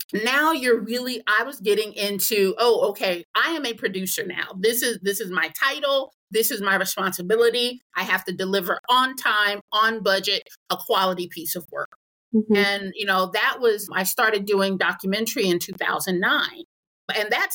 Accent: New York, United States; now in Los Angeles, United States; I'm originally from New York, and although I like having grown up in New York, I am perfectly happy living here in LA.

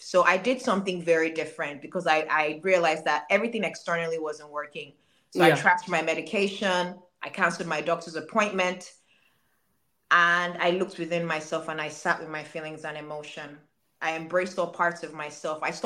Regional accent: Nigeria; moved away as an adult; now in United States; So I was born and raised in Nigeria, and you know, I moved here to the United States about 8 years ago

